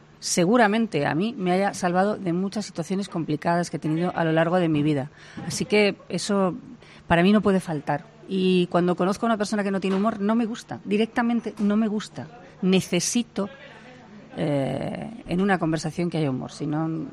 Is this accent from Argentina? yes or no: no; Albacete, Castilla-La Mancha, Spain; todo el mundo sabe que soy de Albacete